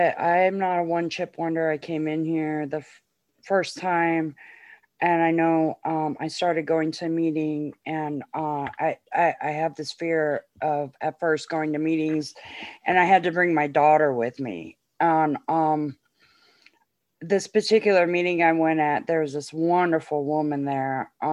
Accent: Virginia Beach, Virginia, United States; because you know, I'm from the Virginia Beach area, and she was at the time too.

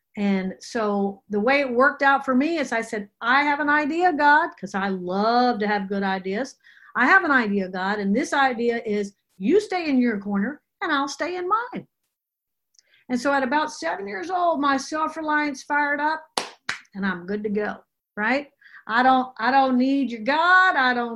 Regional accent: Louisiana, United States; I come from Louisiana. I come from good people. My parents were good people.

